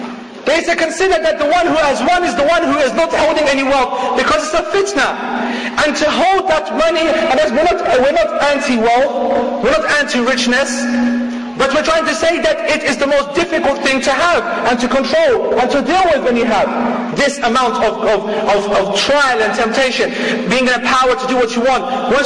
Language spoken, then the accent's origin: English; Manchester, North West England, United Kingdom; I come from Manchester, I'm in Manchester now.